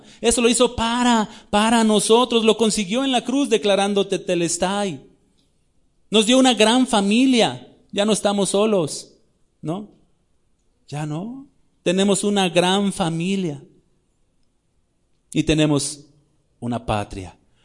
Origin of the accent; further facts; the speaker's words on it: Mexico; sí soy mexicano y sí amo a mi patria y amo a mi gente